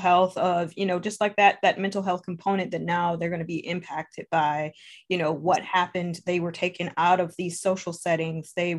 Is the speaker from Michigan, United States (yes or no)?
yes; Harper Woods, Michigan, United States; I'm from Harper Woods, and so our needs and desires are different here